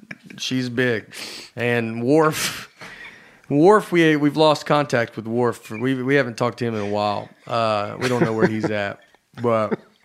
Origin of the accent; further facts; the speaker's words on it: Old Hickory, Tennessee, United States; born there; I was born in Old Hickory. I had three siblings.